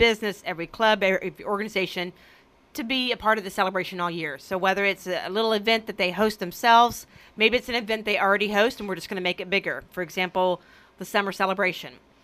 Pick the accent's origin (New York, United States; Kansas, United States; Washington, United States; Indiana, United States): Kansas, United States; Independence; also born or lived in Coffeyville; Independence is my hometown. I love Independence because it's my hometown. I'm always going to love it because of that.